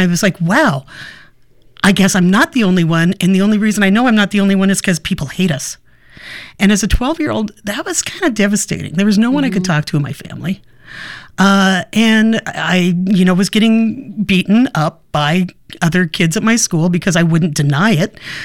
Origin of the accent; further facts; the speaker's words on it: Portland, Oregon, United States; because I grew up in Portland. I was born here.